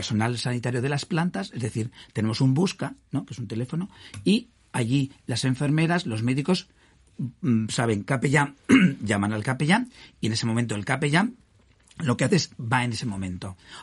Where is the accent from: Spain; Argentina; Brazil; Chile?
Spain; ya sabéis cómo somos los españoles, muy explosivos, ¿no?